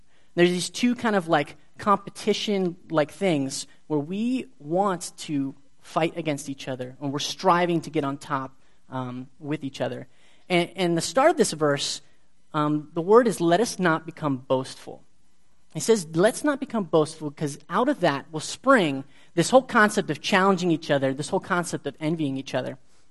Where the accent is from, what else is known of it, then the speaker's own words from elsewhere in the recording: Austria; now in State College, United States; I'm actually from Austria, not Australia.